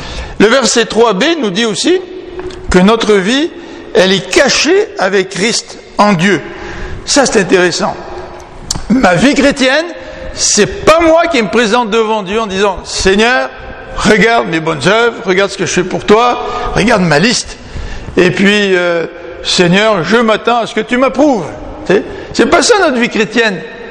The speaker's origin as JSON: {"language": "French", "country": "France", "said": "Comme quand moi, je suis venu de la France, puis j'avais certaines habitudes, tu sais, des bonnes habitudes, des habitudes françaises, tu sais. Mais quand tu arrives ici, c'est pas pareil"}